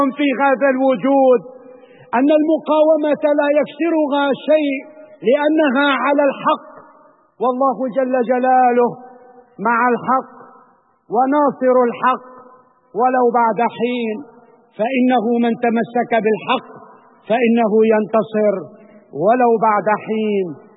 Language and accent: Arabic; Syria; فأنا عربي وأنا سوري ومن قبل أنا مسلم.